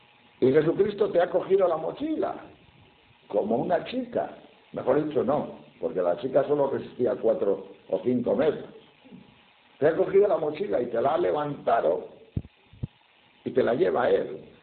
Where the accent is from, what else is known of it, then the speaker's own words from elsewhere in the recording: León, Castile and León, Spain; Cuando yo era joven, iba a la montaña, allá por mi tierra, por León, los picos de Europa, son montañas muy altas, muy grandes.